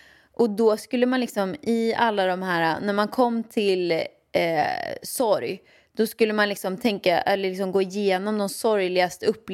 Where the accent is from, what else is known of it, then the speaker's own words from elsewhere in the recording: Åmål, Västra Götaland County, Sweden; Jag växte upp i Åmål med min mamma och pappa, ja.